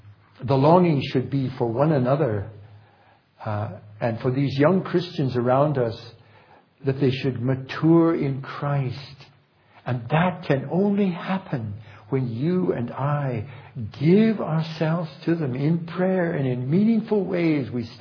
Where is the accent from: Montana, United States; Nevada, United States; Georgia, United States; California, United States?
Montana, United States; Recently in my home state of Montana, I hear that my nephew by marriage